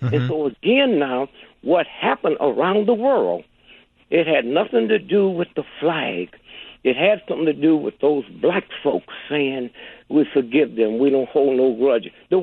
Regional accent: St. Louis, Missouri, United States; When I was a little boy, growing up in St. Louis, rigidly segregated, I never saw white folks.

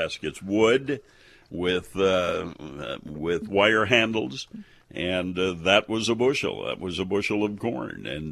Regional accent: Ontario, Wisconsin, United States; Originally, the town was Ontario, Wisconsin, 527 people.

